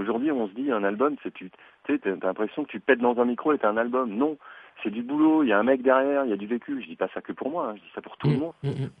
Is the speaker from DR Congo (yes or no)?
no; Lyon, Auvergne-Rhône-Alpes, France; nous, on est de Lyon tous les deux, on habite dans le même quartier